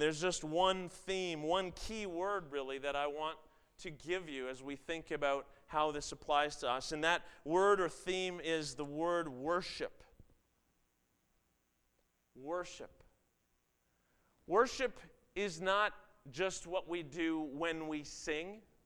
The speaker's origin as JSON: {"language": "English", "town": "Toronto", "region": "Ontario", "country": "Canada", "tie": "born or raised there", "said": "I grew up in the Toronto area"}